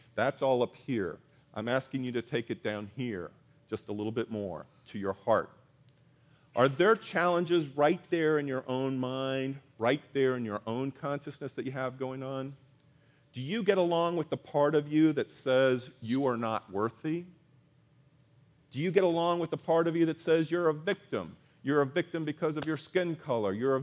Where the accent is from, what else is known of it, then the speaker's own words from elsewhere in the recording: Miami, Florida, United States; I've shared with you before that I grew up in Miami, and I actually grew up in Miami when they had the Cuban Missile Crisis.